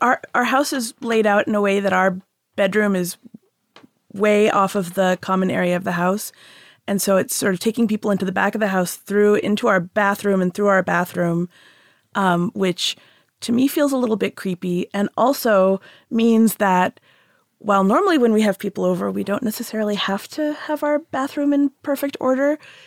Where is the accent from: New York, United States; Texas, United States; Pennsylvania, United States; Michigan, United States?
Texas, United States; Houston; I grew up in Houston.